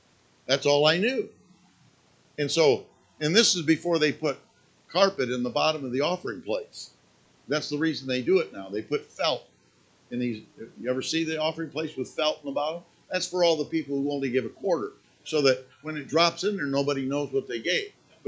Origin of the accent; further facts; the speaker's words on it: Michigan, United States; I didn't come from a Christian family when I was born and raised up in Michigan.